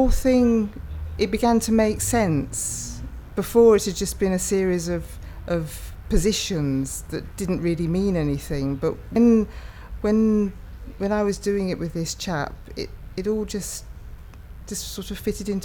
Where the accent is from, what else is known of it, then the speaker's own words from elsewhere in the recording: Harrogate, Yorkshire and the Humber, United Kingdom; My date of birth is 1160 and I'm from Harrogate in North Yorkshire.